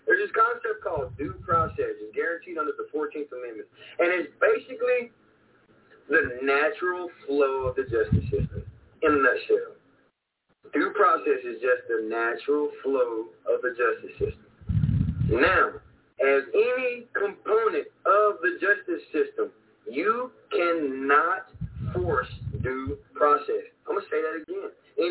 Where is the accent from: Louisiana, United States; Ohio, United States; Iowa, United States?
Louisiana, United States; Lecompte; So, I'm from LeCount. I went to Tioga High School. I graduated from Tioga.